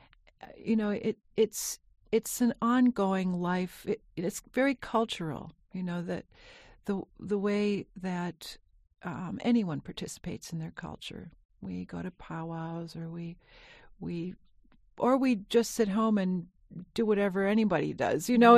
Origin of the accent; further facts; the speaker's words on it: North Dakota, United States; I grew up in North Dakota, and I live not too far from North Dakota. I live about 3 hours from the border.